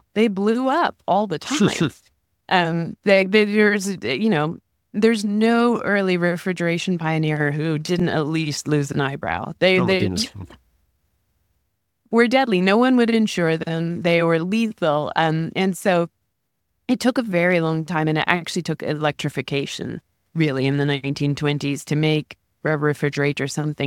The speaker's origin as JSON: {"language": "English", "region": "England", "country": "United Kingdom", "tie": "born or raised there", "said": "I grew up in England, forgive me."}